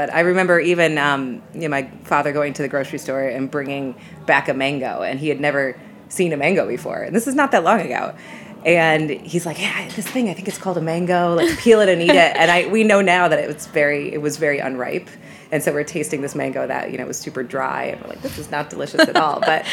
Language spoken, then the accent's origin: English; New York, United States; Sure. I'm from Western New York, a small town, and my mother was Italian, is an Italian-American